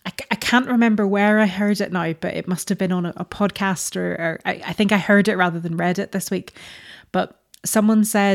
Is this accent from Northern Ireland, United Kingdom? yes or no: yes; Northern Ireland, United Kingdom; to be honest, I'm Northern Irish